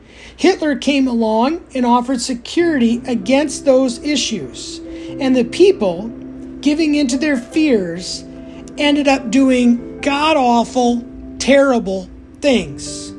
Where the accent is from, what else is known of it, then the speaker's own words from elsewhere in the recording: Texas, United States; Growing up in West Texas, where they catch rattlesnakes and fry them up, creeps me out just writing about it.